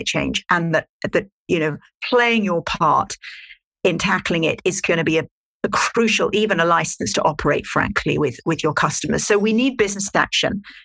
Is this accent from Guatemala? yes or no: no; United Kingdom; accent: British; now in United States; I live in the States, despite my British accent